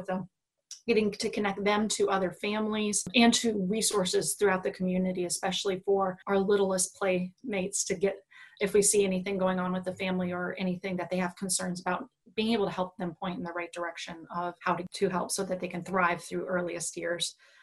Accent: Michigan, United States; now in Cincinnati, United States; I'm from Northern Michigan, but I've been in Cincinnati for well over a decade now

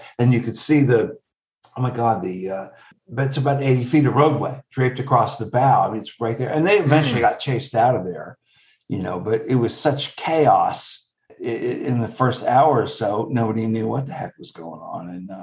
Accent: St. Petersburg, Florida, United States; I grew up in St. Petersburg. I was born here.

